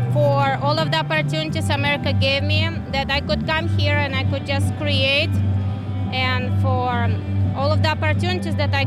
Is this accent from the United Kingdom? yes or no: no; Russia; now in United States; And I'm from Russia myself, and I have been in jail myself in Russia